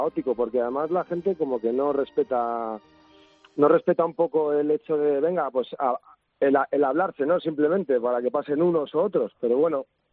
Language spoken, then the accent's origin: Spanish; Madrid, Community of Madrid, Spain; estamos aquí en Madrid, que yo soy de Madrid